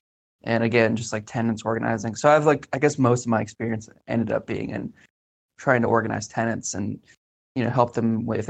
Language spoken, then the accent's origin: English; Tampa, Florida, United States; So, I grew up in Tampa, Florida.